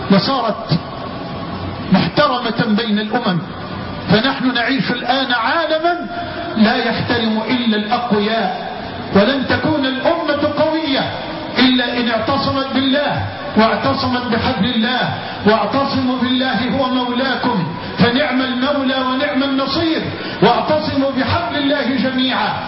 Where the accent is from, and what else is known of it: Egypt